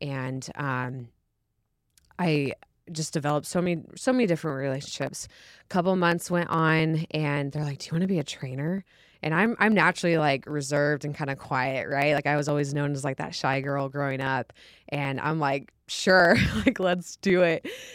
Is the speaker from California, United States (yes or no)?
yes; California, United States; Yeah, about myself, I come from Northern California.